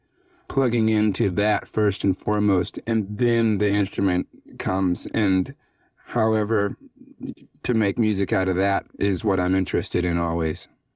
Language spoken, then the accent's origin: English; the South, United States; And I grew up in the South, and melodies and rhythms seemed just so simple in comparison to everyone else around me.